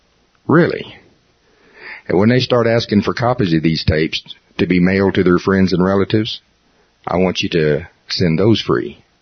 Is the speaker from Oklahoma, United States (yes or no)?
yes; Tulsa, Oklahoma, United States; Do you understand I'm from Tulsa, Oklahoma? I mean, my underwear is made out of a Tulsa faith flag.